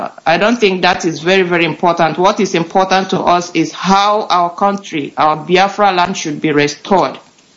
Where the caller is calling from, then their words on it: Malmö, Skåne, Sweden; I'm calling from Malmo in Sweden.